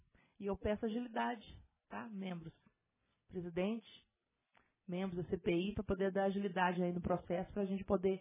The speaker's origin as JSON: {"language": "Portuguese", "town": "Jaci", "region": "São Paulo", "country": "Brazil", "said": "Porque eu sou de Jaci, eu conheço a população de Jaci."}